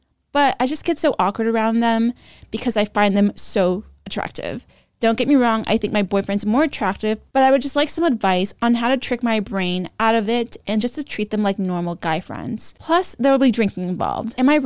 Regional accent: Sacramento, California, United States; I made us Italian cream soda because I grew up near Johnny Carino's, which is like an Italian franchise in Sacramento and probably other parts of the world.

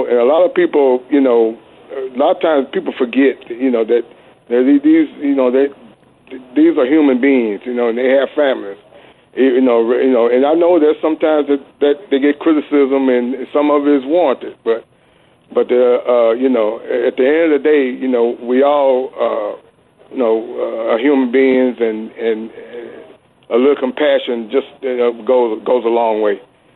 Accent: Mississippi, United States; Hey, Paul. Well, I'm a Southerner.

